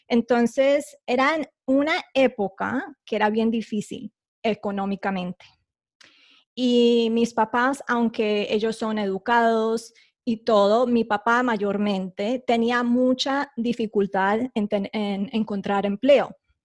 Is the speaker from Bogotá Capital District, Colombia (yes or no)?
yes; Bogotá, Bogotá Capital District, Colombia; also born or lived in United States; yo soy colombiana, nací en Bogotá, pero con un papá americano o el gringo. Entonces tuve la fortuna de que nací con dos nacionalidades, ¿no? La colombiana y el americano